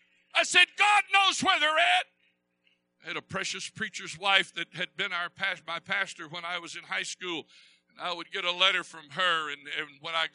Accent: Texas, United States; I grew up there in East Texas and didn't have a whole lot.

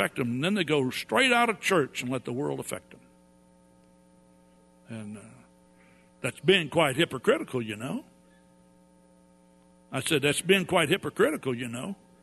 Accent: Texas, United States; because I told her that I grew up in East Texas and a lot more sun there in the summertime, a lot hotter.

